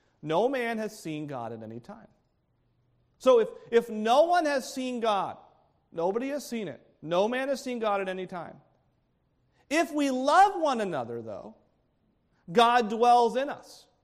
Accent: United States; because I'm American

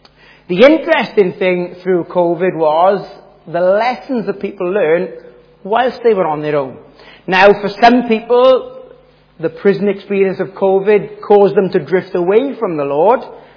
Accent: Wales, United Kingdom; But I am from Wales.

